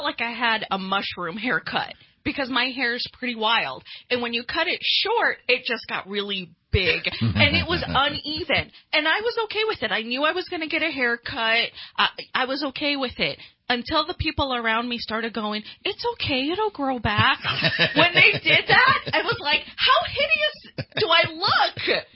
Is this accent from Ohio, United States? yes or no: no; Florida, United States; Well, I was 18, and I came from Florida. And so I have never seen snow in my life until I went to boot camp.